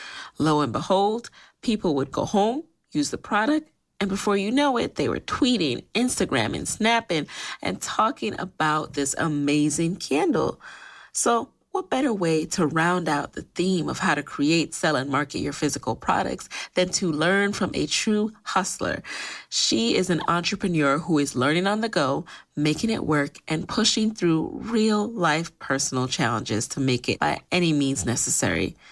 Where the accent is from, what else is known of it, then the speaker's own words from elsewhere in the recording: New York, United States; Oh yeah, I grew up in New York.